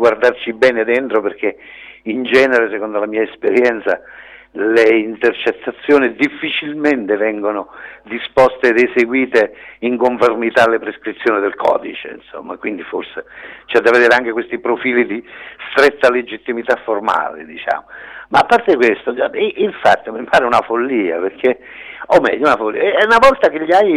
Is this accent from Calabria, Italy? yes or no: yes; Castrovillari, Calabria, Italy; è la mia terra, io sono di quelle parti, sono di Castrovillari